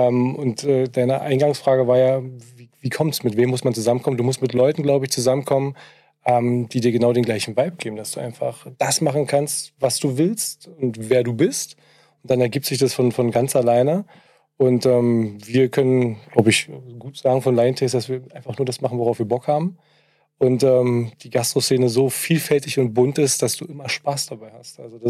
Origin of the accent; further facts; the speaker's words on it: Brandenburg, Germany; Eigentlich völlig behütet aufgewachsen auf dem Dorf, wenn du so willst, in der Nähe von Potsdam.